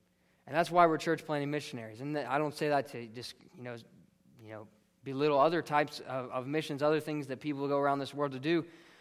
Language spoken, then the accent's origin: English; Ohio, United States; now in Georgia, United States; You know, I grew up in Ohio, like I told you. I moved down to Georgia, where Olivia grew up, and we met.